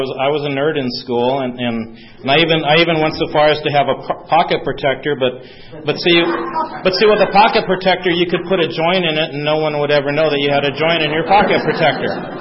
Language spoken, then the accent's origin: English; San Diego, California, United States; born there; I was born here in San Diego. My dad was a career military man